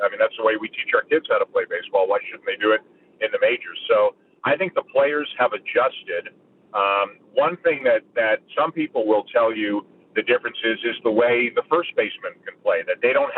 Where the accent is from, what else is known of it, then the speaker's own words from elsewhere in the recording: Toronto, Ontario, Canada; I don't know about you in Calgary, but me growing up in Toronto, that ain't what I'm looking for.